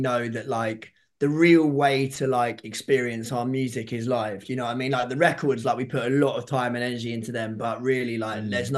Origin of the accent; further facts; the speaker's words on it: Hastings, South East England, United Kingdom; growing up in Hastings, it's like live music is everything.